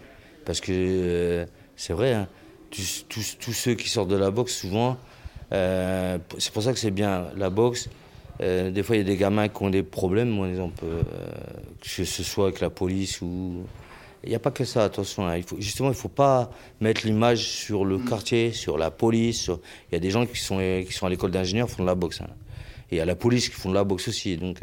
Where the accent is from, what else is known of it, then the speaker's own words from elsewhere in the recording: Brilly, Hauts-de-France, France; Moi non, je ne viens pas d'un quartier, je viens de la campagne, puisque je suis natif de Brilly, qui est à quelques kilomètres d'ici. Et quand je suis arrivé à Amiens, j'avais 9 ans.